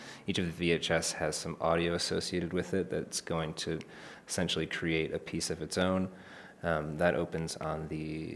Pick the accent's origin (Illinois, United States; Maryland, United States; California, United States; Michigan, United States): Michigan, United States; Detroit; I grew up in Detroit, Michigan, and I had a lot of cops in the family